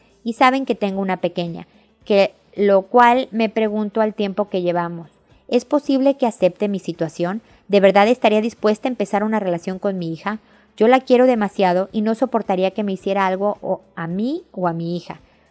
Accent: Puebla, Mexico; de 24 años de edad. Soy de Puebla

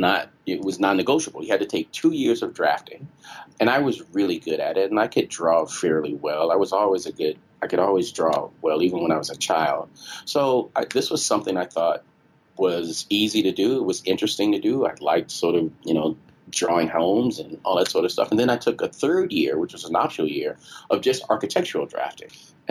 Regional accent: Chicago, Illinois, United States; moved away as an adult; from growing up in Chicago. And I thought Chicago was the greatest city on earth. So when I came to Detroit, I was like, you know, this is okay, but it's no Chicago.

